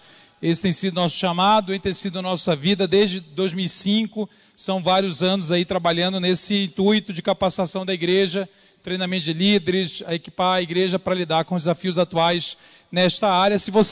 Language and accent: Portuguese; Belém, Pará, Brazil; now in Belo Horizonte, Brazil; eu moro lá em BH, mas sou natural lá de Belém do Pará.